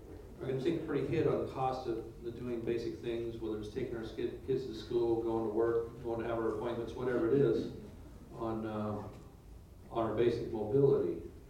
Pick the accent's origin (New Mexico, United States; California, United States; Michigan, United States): California, United States; as a Californian